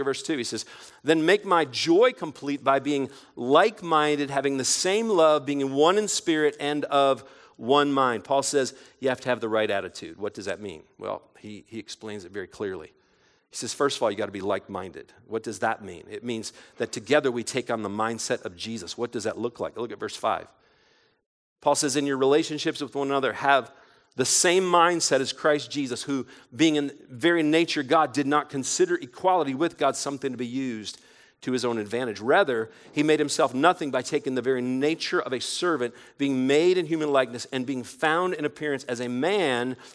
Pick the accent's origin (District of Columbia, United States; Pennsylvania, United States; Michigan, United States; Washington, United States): Michigan, United States; Detroit; born there; I was born in Detroit, Michigan in 1965.